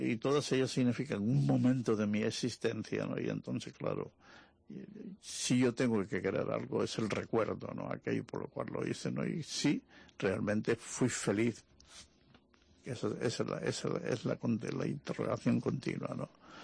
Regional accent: Tenerife, Canary Islands, Spain; me alegro muchísimo de haber podido trabajar y dejar algo en mi tierra también, ¿no?, en Tenerife

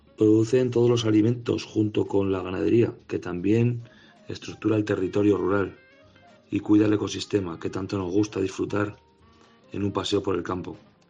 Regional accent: Olvés, Aragon, Spain; de Olbés, un pueblo de Zaragoza, en la comarca de Calatayud.

